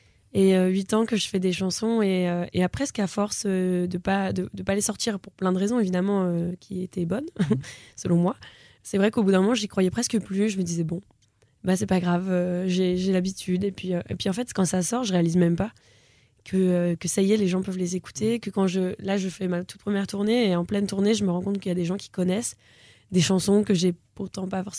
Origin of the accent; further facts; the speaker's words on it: Le Havre, Normandy, France; moved away as an adult; Jusqu'à mes 20 ans au Havre et toute ma famille au Havre aussi.